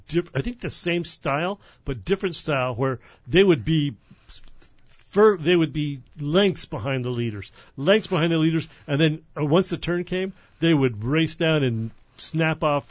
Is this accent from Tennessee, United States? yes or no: no; New Mexico, United States; you go home to my hometown and north of that to hunt. So we have those stories of being in northern New Mexico